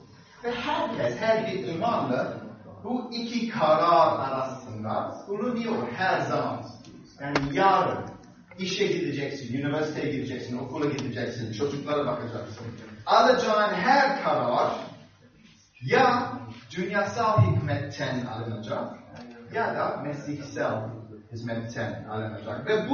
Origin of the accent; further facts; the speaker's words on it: Cyprus; ben Kıbrıs'ta büyüdüm, Rum kesiminde.